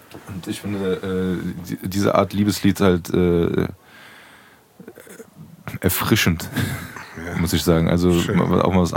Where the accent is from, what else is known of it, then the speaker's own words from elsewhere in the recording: Frankfurt, Hesse, Germany; wir sind Frankfurter